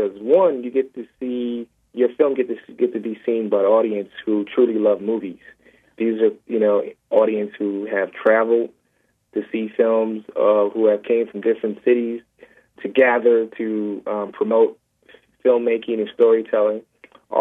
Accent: Milwaukee, Wisconsin, United States; born or raised there

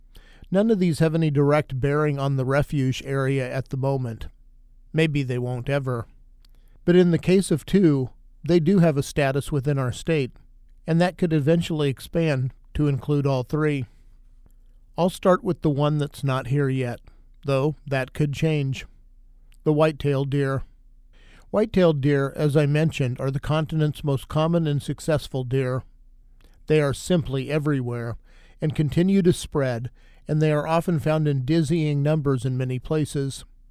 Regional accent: Kansas, United States; They are the most common deer species across our continent and also in my home state of Kansas. I grew up watching my dad hunt whitetails

